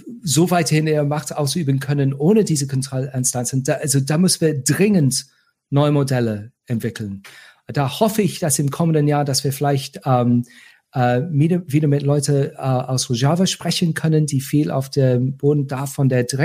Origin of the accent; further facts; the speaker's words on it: Cologne, North Rhine-Westphalia, Germany; Also ich bin Kölner